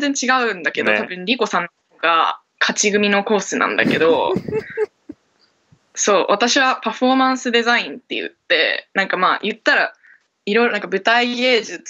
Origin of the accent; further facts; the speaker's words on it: Tokyo, Japan; 出身は東京です、育ちも東京。